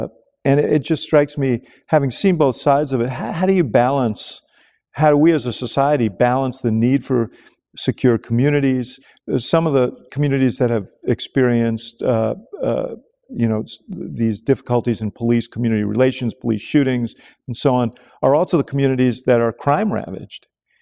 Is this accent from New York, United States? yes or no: yes; New York, United States; I grew up in New York as well.